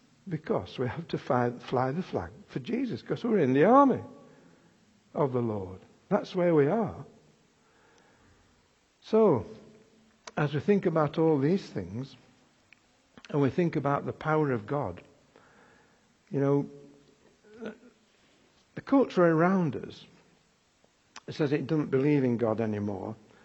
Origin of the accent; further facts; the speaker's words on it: Yorkshire and the Humber, United Kingdom; born there; I was born in West Yorkshire